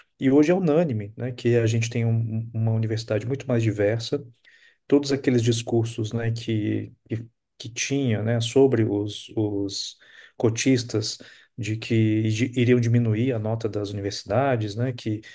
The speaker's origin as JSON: {"language": "Portuguese", "region": "Rio de Janeiro", "country": "Brazil", "said": "Sou do Rio."}